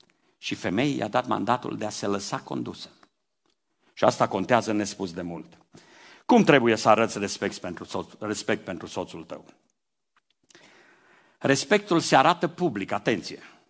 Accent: Transylvania, Romania; Să știți că și eu sunt ardelean. Eu vin și respir aer bun aici când vin la Cluj. Sunt ardelean

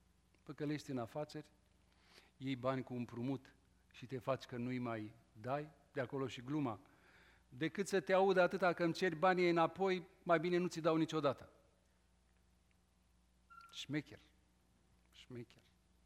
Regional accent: Bucharest, Romania; eu sunt de la București și toată lumea știe că bucureștenii sunt șmecheri, mitică de la București, așa ne se spune, mitici.

